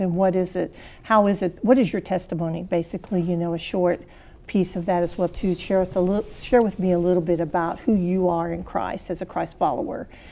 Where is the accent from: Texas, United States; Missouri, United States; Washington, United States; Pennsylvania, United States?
Missouri, United States; I'm from Missouri